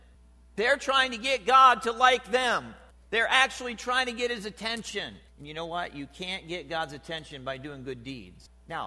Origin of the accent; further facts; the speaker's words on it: New Jersey, United States; now in Ohio, United States; Now, I'm from New Jersey. Anybody know where New Jersey is?